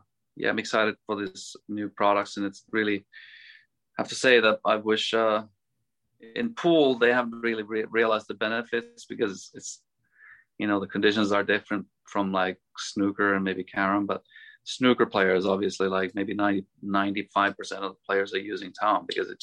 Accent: Finland; English is a second language; being from my home country, Finland

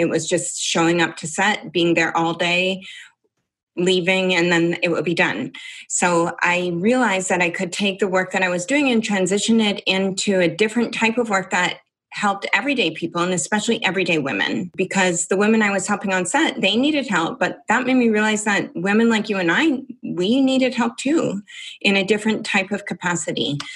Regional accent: Toronto, Ontario, Canada; moved away; I moved from Toronto in Canada.

